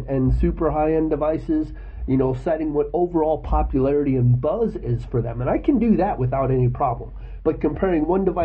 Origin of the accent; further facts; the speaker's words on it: United States; I'm American, sorry, so we have hard S's.